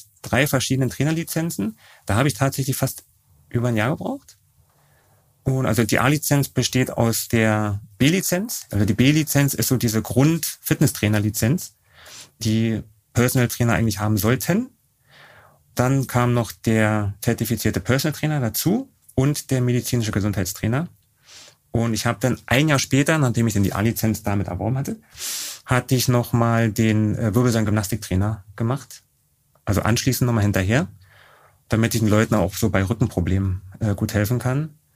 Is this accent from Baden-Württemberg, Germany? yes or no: no; Berlin, Germany; accent: Berlin; Ich bin geborener Berliner und hört man vielleicht auch ein bisschen an meinem leichten Berliner Slang. Ja, aufgewachsen in Berlin-Tempelhof